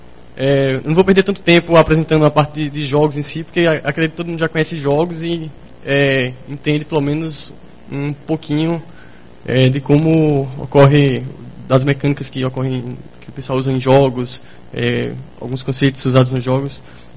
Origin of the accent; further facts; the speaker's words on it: Recife, Pernambuco, Brazil; sou lá de Recife, formado na Federal. Hoje eu trabalho como developer no Instituto Nunok de Tecnologia, lá em Recife.